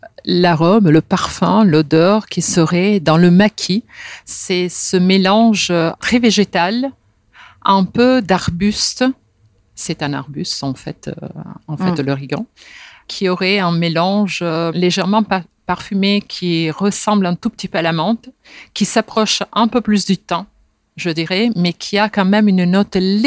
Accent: Italy; chez nous en Italie

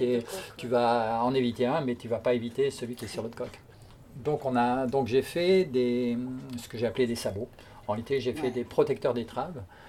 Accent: France; comme on est français, on dépend de l'organisation française

